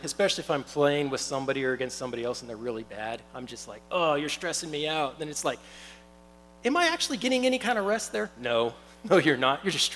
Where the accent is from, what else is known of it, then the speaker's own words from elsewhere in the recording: Killeen, Texas, United States; I'm from Killeen, so of course I enjoy that.